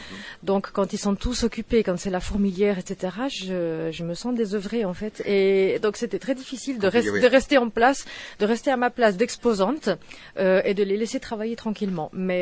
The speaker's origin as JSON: {"language": "French", "town": "Lausanne", "region": "Vaud", "country": "Switzerland", "tie": "born or raised there", "lives_now": "Italy", "said": "Alors je suis suisse d'origine italienne. J'ai grandi sur les rives du lac Léman à Lausanne. J'habite en Toscane depuis plus de 10 ans."}